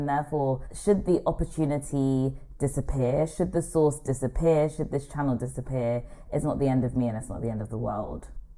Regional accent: Nigeria; I'm Nigerian

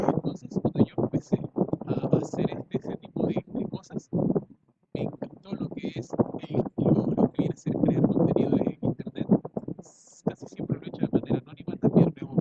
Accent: Ecuador; Obvio, soy de Ecuador, soy de Ecuador. No, no te puedo dar ciudad exacta, pero todo el mundo sabe de dónde soy.

